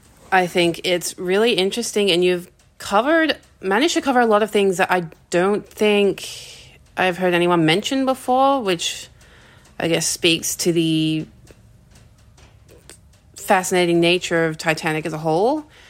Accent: New South Wales, Australia; I'm from Western Sydney in Australia.

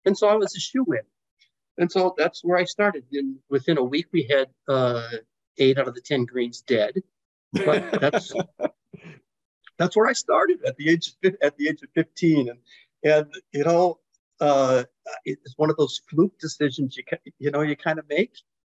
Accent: Dyersville, Iowa, United States; So I grew up in Dyersville, Iowa, far eastern Iowa, and had been playing golf.

